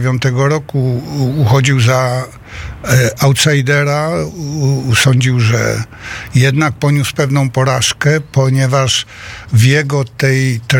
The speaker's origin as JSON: {"language": "Polish", "town": "Wrocław", "region": "Lower Silesian Voivodeship", "country": "Poland", "said": "Ja jestem wrocławianinem"}